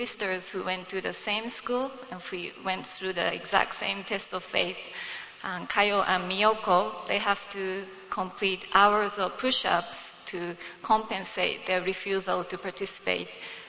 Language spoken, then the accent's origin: English; Japan; It's related to my growing up in Japan, where I faced intense pressure in community.